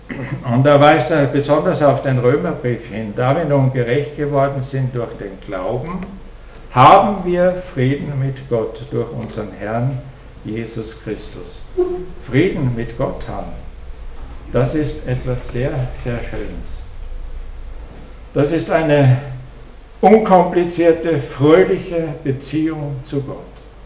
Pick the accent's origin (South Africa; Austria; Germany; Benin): Austria; Aber zumindest bei uns in Österreich.